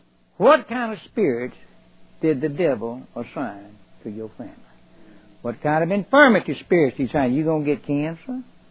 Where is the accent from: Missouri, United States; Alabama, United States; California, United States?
Alabama, United States; born there; I was born down in Alabama. And everybody had a front porch.